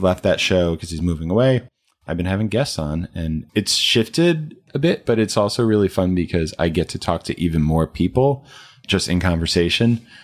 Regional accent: New Jersey, United States; We also I'm from New Jersey. I'll make that clear.

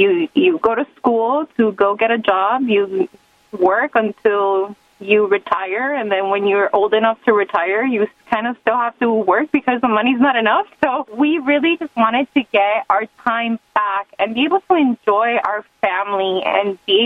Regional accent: Miami, Florida, United States; also born or lived in Puerto Rico; So we are from Miami, Florida. I was born in Puerto Rico, but Isaac was born in Miami, and we've been living here forever.

